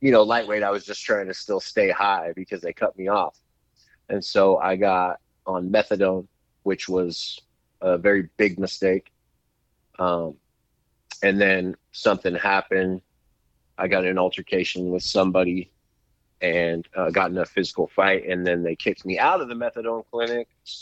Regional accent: California, United States; My name's … I am from Sonoma County, California.

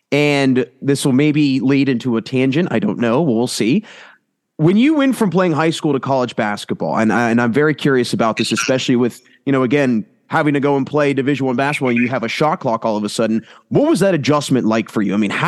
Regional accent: Maryland, United States; I'm from Maryland, and we had shot clock in high school.

